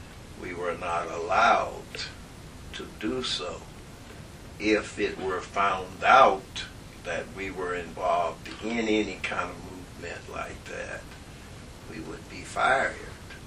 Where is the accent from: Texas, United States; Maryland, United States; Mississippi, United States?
Mississippi, United States; Magee; I was born in McGee, Mississippi, Simpson County, which is about 42 miles south of Jackson, Mississippi, the capital city. Went to elementary school, high school there